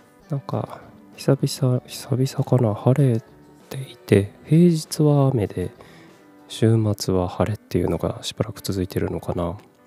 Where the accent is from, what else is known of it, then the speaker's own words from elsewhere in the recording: Kumamoto, Japan; also born or lived in Fukuoka / Tokyo; 18歳から福岡、30歳から東京で暮らし、退職を機に地元の熊本に帰ってきた36歳フリーランスの僕